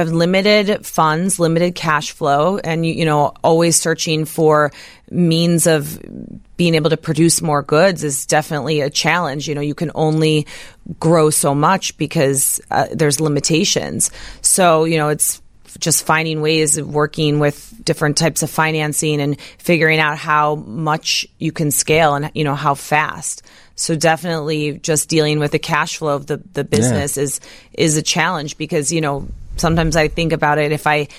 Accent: Chicago, Illinois, United States; Well, I mean, I'm born and raised in Chicago.

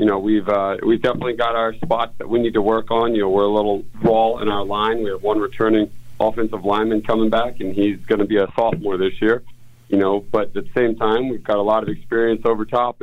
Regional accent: Pennsylvania, United States; So I'm from Pennsylvania, grew up, played football there, got recruited, went to the University of New Hampshire in New Hampshire

